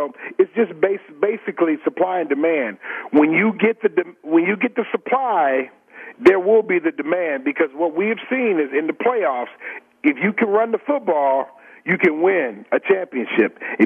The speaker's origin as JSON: {"language": "English", "town": "Detroit", "region": "Michigan", "country": "United States", "tie": "born or raised there", "said": "to get to Detroit, to my hometown, and win a championship"}